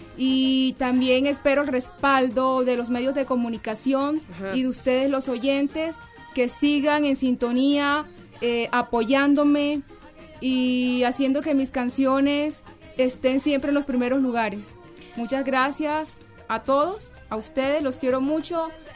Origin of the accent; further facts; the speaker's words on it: Campo de la Cruz, Atlántico, Colombia; Yo estudié en colegios de mi pueblo, Campo de la Cruz, Atlántico. Eso queda al sur del departamento. Y en Colombia.